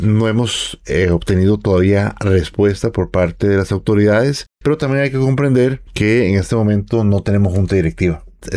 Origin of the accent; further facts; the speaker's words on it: Costa Rica; uno como costarricense, como asegurado, desea que al actual ejecutivo le vaya muy bien